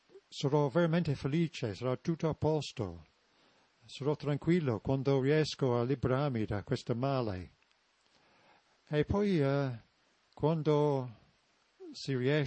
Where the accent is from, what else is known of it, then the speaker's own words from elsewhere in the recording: England, United Kingdom; Italian is a second language; So, essendo inglese sono più abituato